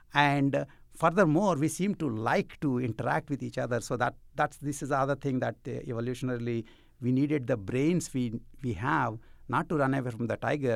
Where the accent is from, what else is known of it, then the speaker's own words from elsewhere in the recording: India; You know, I grew up in India